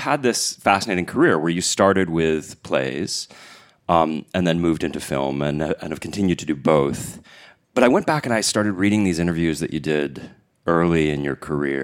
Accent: New York, United States; I'm a New Yorker who wrote a book about Ireland myself.

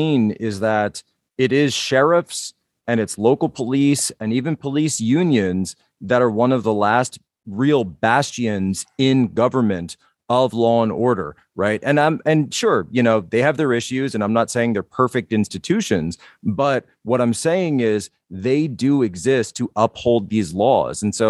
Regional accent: Philadelphia, Pennsylvania, United States; I'm from the Philadelphia area myself

